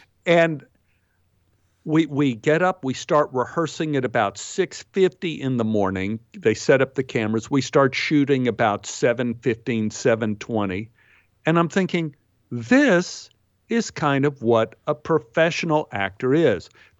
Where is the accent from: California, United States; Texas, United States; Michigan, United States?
Texas, United States; I'm from Texas, so I'm familiar with asses.